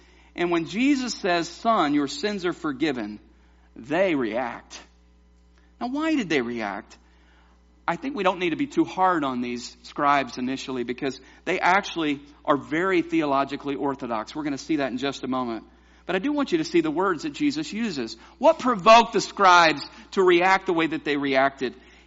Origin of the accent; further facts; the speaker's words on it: the South, United States; Now, growing up in the South, we had something to happen